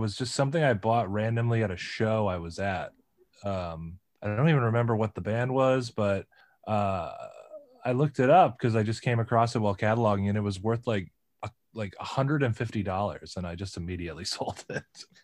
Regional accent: Detroit, Michigan, United States; But I'm originally from Detroit, and there are some record stores there.

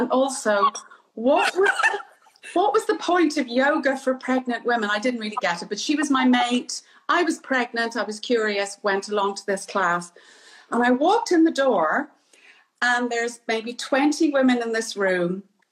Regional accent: Ireland; now in London, United Kingdom; So as, you know, as an Irish woman in London in the 1980s, I was exposed to meeting women from the Caribbean, African women, Japanese women

